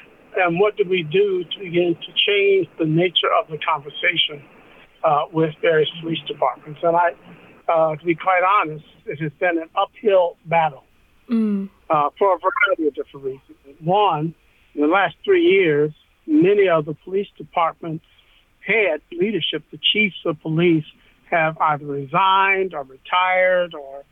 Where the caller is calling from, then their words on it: Oberlin, Ohio, United States; I am calling in from Oberlin, Ohio. I live here in Oberlin.